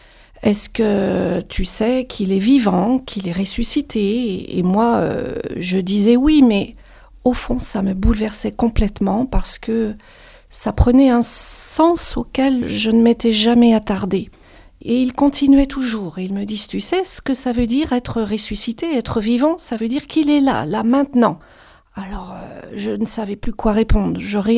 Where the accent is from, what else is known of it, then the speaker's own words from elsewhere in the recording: France; born there; j'ai aujourd'hui 54 ans. Je suis née en France, dans une famille qu'on dit catholique en France, mais non pratiquante.